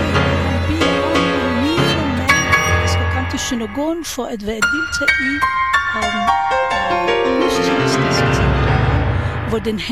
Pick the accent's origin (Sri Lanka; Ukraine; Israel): Israel; Rehovot, Central District; Danish is a second language; Der er forskellige traditioner, hvor jeg kommer fra, fra en lille landsby i Israel, Rehovot, Marmorit.